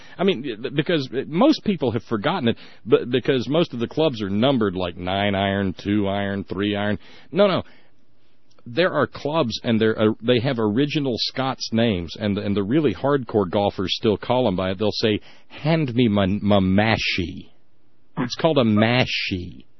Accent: Alabama, United States; I grew up in Alabama, and it was a dry county, Susan. And dry county means we don't sell none of it.

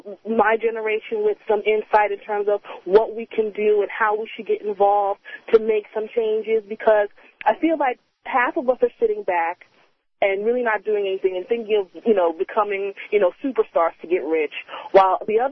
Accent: New York, United States; I grew up on Long Island, and my parents bought their house for like $20,000 back in the 70s.

